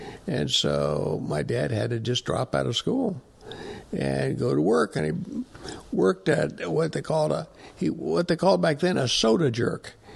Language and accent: English; Fort Madison, Iowa, United States; also born or lived in Huntington, United States / St. Louis, United States; But I was born in Huntington, West Virginia, and didn't live there long. Moved to St. Louis, and then didn't live there long, but moved to Fort Madison, Iowa.